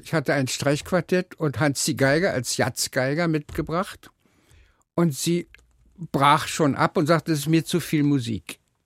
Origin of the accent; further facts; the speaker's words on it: East Germany, Germany; woher sollte ich als Ossi in dieser Zeit eine CD nehmen?